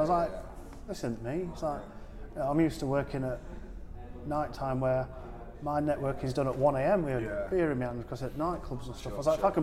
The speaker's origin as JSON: {"language": "English", "town": "Sheffield", "region": "Yorkshire and the Humber", "country": "United Kingdom", "tie": "born or raised there", "said": "Woodseats, which is my area which I grew up in Sheffield"}